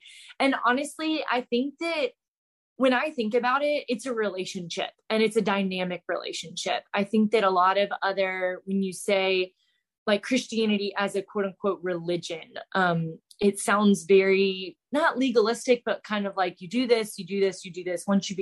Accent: Charlotte, North Carolina, United States; I am from Charlotte, North Carolina. Born and raised there, went to Clemson University for undergrad

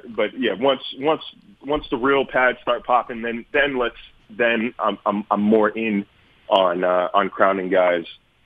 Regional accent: Sacramento, California, United States; Like, I'm already a Sacramento Kings fan, and I'm not abandoning them because that's my hometown.

